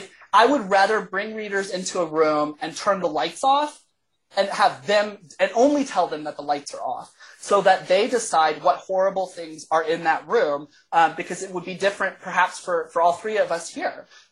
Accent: Texas, United States; now in Canada; I mean, I came from Texas, so it was not necessarily new, but no, I'm super happy to be here.

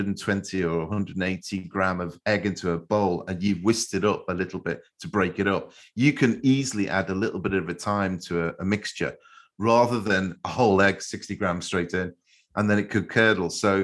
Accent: Liverpool, North West England, United Kingdom; where I grew up in Liverpool, in our chip shops, our fish and chip shops, you used to get, you could get a portion of chips and then you get what they call a bin lid.

